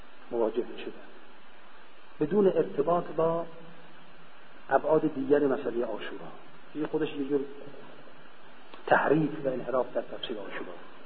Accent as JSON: {"language": "Persian", "country": "Iran", "said": "اتفاقا ایشون فهمید ما ایرانی هستیم"}